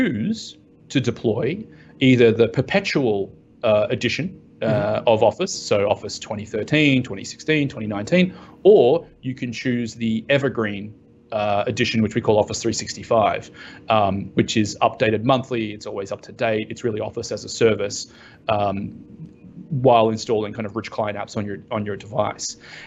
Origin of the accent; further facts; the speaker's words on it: Australia; So I'm from Australia. I haven't lived in Australia for many, many years. So I sound funny, but people often can't work out exactly where my accent is from. But yes, from Australia.